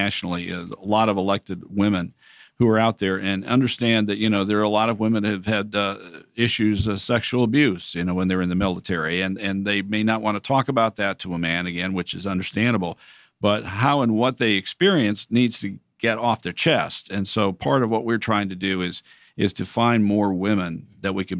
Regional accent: Athens, Georgia, United States; I grew up in this area. I grew up over in Athens, went to the University of Georgia.

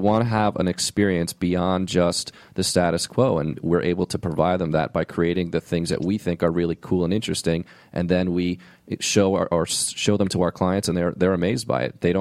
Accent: New England, United States; I grew up in New England, and the ocean was what I loved, and I still love it

